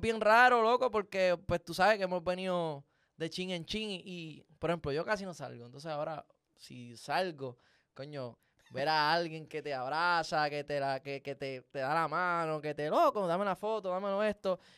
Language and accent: Spanish; Lares, Puerto Rico; yo obviamente soy de Lares